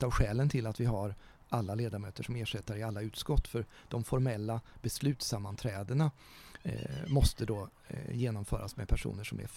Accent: Ödeshög, Östergötland, Sweden; also born or lived in Stockholm / Motala; now in Norrköping, Sweden; Jag är uppvuxen i Ödeshög, har gått på gymnasiet i Mjölby, bott många år i Motala, jobbat och pluggat i Linköping, och nu bor jag då i Norrköping. Så jag har försökt täcka in länet lite från väster mot öster.

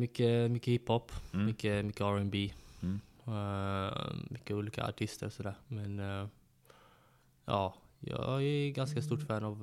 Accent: Gothenburg, Västra Götaland County, Sweden; Jag är född där också, jag är född i Göteborg. Uppväxt i ett ställe som heter Kortedala, som jag spenderar mesta del av mitt liv.

